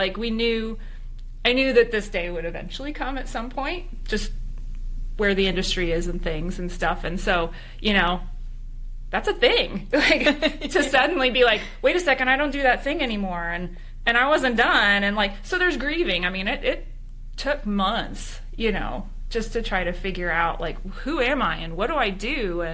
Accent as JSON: {"language": "English", "region": "Indiana", "country": "United States", "said": "I'm originally from Indiana, so went back to Indiana"}